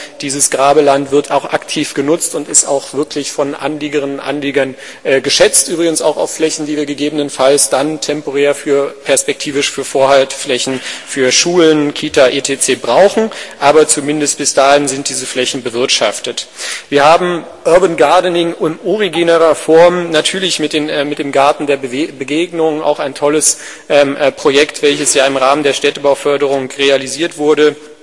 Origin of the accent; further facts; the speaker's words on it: Berlin, Germany; ich bin in Hellersdorf geboren und aufgewachsen